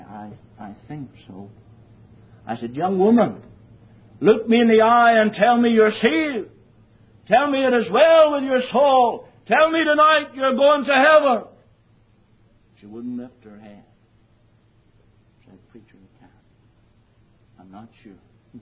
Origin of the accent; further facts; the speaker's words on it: Lurgan, Northern Ireland, United Kingdom; I was brought up in the Episcopalian Church. And I never heard I needed to be saved. I thank God for an old Baptist preacher that came to Lurgan, County Armagh, North Ireland.